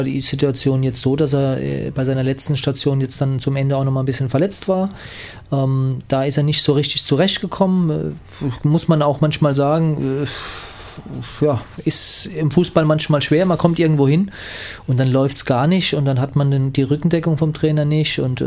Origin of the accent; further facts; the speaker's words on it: Mannheim, Baden-Württemberg, Germany; ja, ich bin auch Mannheimer.